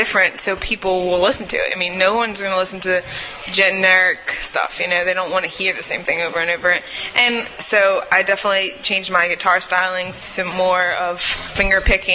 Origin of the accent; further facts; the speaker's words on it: Chalmette, Louisiana, United States; also born or lived in New Orleans; Yeah, actually, I was born in New Orleans, but raised in Chalmette, Louisiana, uh-huh. Which is, you know, probably 15, 20 minutes from actual New Orleans.